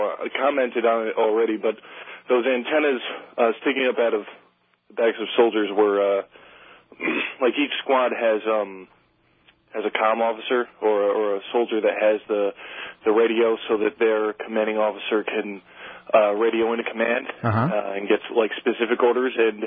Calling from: Ossining, New York, United States; Ossining, New York.

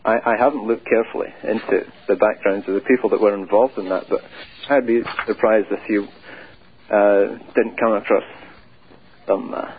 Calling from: Setauket, New York, United States; Setauket.

